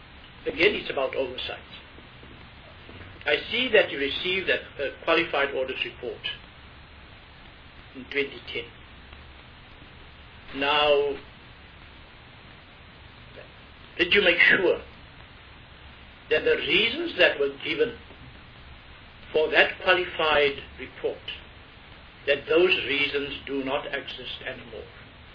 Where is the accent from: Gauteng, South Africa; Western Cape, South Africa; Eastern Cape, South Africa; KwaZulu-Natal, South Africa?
Eastern Cape, South Africa; I am from the Eastern Cape, and I see that something is going to happen in the Eastern Cape.